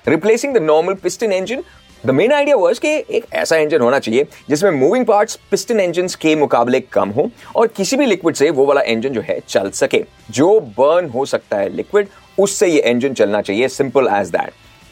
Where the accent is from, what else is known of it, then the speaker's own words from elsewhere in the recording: Delhi, India; क्योंकि बॉस मैं दिल्ली से हूँ